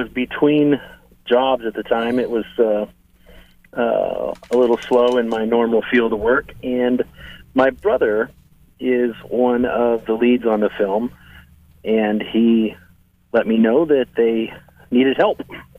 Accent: Salem, Oregon, United States; now in Los Angeles, United States; Yes, actually, I grew up in Salem my whole life. Family is from around there.

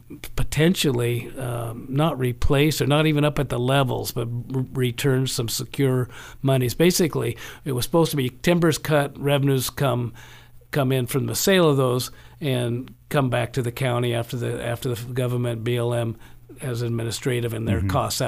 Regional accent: St. Paul, Oregon, United States; also born or lived in Tillamook; Anyway, but I grew up in St. Paul, school in Woodburn, went to high school in Mont Angel

